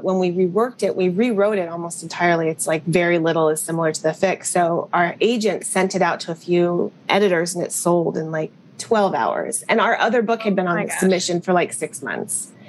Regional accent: Berkeley, California, United States; I grew up in Berkeley, and they were UC Berkeley alums

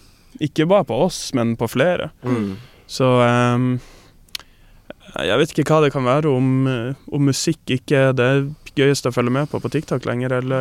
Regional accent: Tromsø, Troms, Norway; Jeg er jo en lille søsken hjemme I Tromsø

